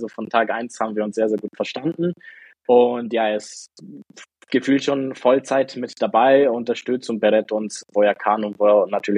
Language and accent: German; Bavaria, Germany; Ich komme aus Regensburg, beziehungsweise aus einer kleinen Stadt in der Nähe von Regensburg